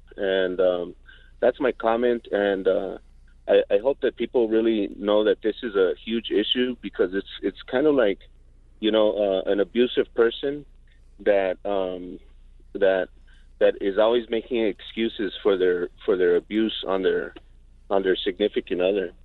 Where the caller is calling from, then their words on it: Albuquerque, New Mexico, United States; I'm calling from the South Valley here in Albuquerque. I'm a Chicano, mestizo.